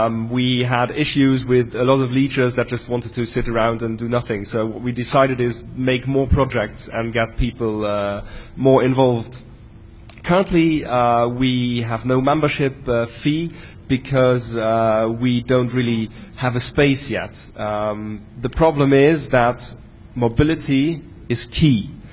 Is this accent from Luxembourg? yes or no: yes; Luxembourg; Luxembourg is a small country in the middle of Europe. We are bordered by Germany, France, and Belgium.